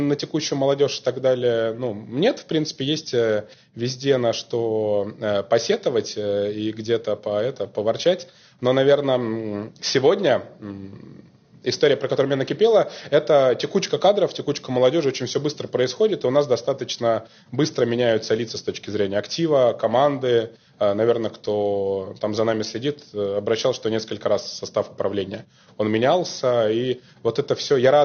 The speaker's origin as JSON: {"language": "Russian", "town": "Kaliningrad", "region": "Kaliningrad Oblast", "country": "Russia", "tie": "born or raised there", "said": "Я коренной калининградец, заканчивал 32-ю гимназию."}